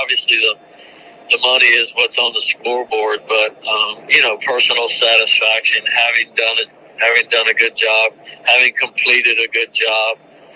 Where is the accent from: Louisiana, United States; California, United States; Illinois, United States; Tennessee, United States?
Louisiana, United States; Baton Rouge; I grew up in Baton Rouge, Louisiana. No horses in my childhood, no people in my family in the horse business.